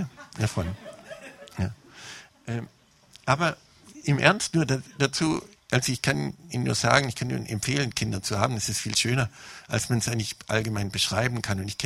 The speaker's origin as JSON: {"language": "German", "country": "United States", "tie": "born or raised there", "second_language": "German", "lives_now": "Germany", "said": "Aber ich bin in den USA halt groß geworden dabei"}